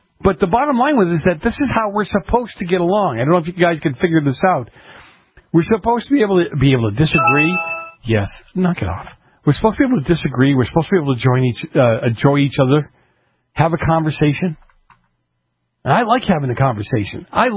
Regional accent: Boston, Massachusetts, United States; I'm from Boston.

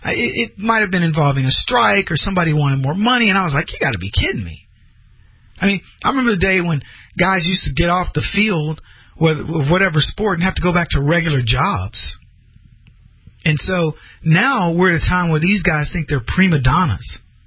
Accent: Texas, United States; You know, I was from Texas, so for the Cowboys, I was for the Texas Rangers.

